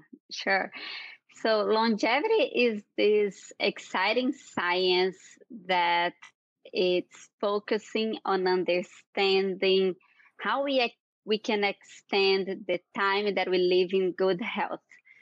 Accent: Brazil; now in Bay Area, United States; I'm originally from Brazil, now relocated in the Bay Area.

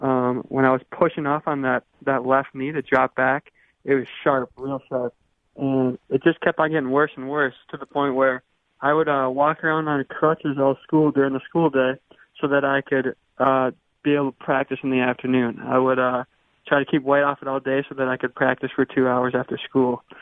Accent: Minnesota, United States; he was someone that I looked up to as a kid growing up in Minnesota, watching the Gophers and watching him play.

